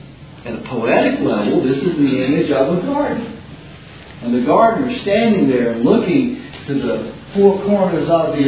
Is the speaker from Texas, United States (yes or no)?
yes; Jacksonville, Texas, United States; When I grew up in Jacksonville, Texas, there was a honeysuckle between my house and the house of Tommy.